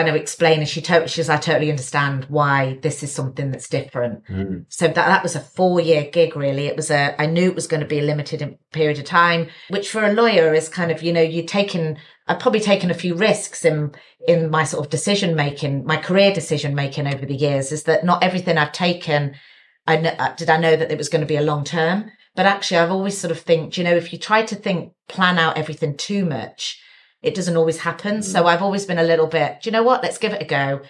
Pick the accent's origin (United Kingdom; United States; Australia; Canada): United Kingdom; West Midlands; I'm from the Midlands originally.